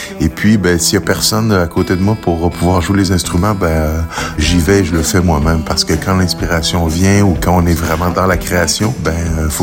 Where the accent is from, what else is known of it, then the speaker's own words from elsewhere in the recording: Quebec, Canada; vu que je viens du Québec, j'ai fait beaucoup d'allers-retours